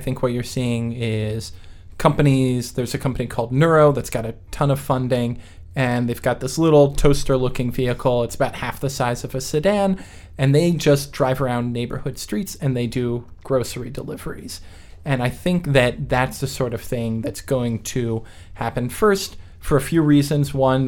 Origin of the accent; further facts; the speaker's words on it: New York, United States; I'm a baseball fan. I grew up in New York. I'm a big New York Mets fan